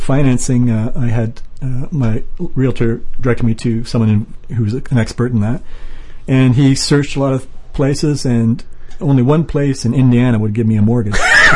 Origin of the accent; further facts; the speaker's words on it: Canada; now in Japan; I'm a Canadian living in Japan, buying something in Hawaii, you know.